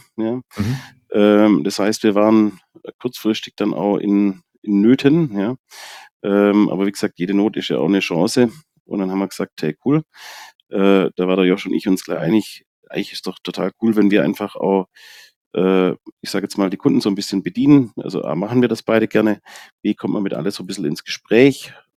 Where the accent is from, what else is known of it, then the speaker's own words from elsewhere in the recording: Baden-Württemberg, Germany; Bei uns in Baden-Württemberg ist das eher dann komisch